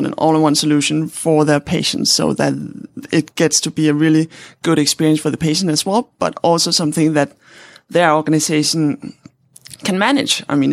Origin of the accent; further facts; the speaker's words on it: Denmark; English is a second language; I'm a physician from Denmark